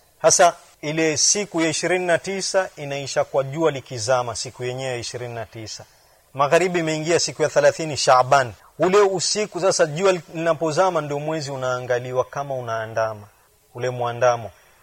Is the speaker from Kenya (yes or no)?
yes; Kenya; sisi tumetoka Kenya